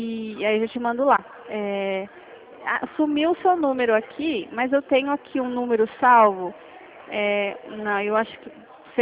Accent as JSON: {"language": "Portuguese", "town": "Piracicaba", "region": "São Paulo", "country": "Brazil", "said": "Eu sou aqui de Piracicaba."}